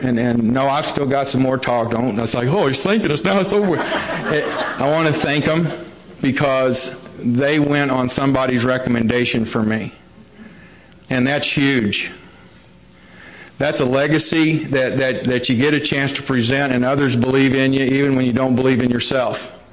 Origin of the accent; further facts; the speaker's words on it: East St. Louis, Illinois, United States; I grew up in East St. Louis. It's the other side of St. Louis across the Mississippi River in Illinois